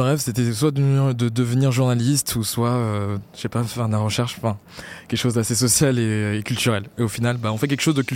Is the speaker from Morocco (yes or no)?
no; Saint-Denis, Île-de-France, France; Moi je viens de Saint-Denis, donc plutôt un milieu populaire